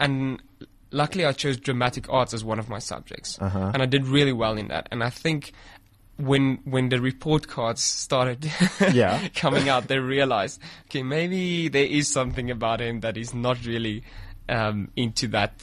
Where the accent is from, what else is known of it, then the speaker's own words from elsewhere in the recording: Western Cape, South Africa; also born or lived in Pretoria; Well, I was born in Pretoria, and yeah. Shortly afterwards I moved down to the Cape, where I basically grew up till about 5-6 years old.